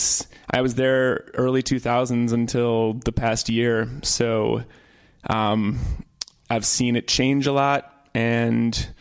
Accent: St. Louis, Missouri, United States; moved away as an adult; St. Louis is my hometown. But I knew pretty early on that I wanted to study music.

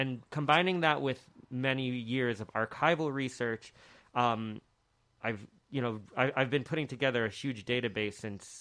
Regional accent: Hudson, New York, United States; So I grew up in Hudson and got to see, you know, one of the best views of the Catskill Mountain escarpment pretty much every single day.

